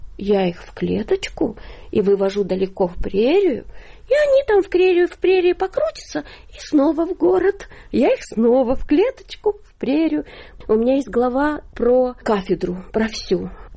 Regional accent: Ukraine; они поняли, что я приехала из Украины.

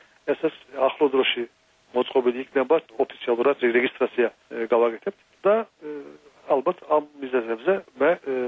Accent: Turkey; born or raised there; now in Istanbul, Turkey

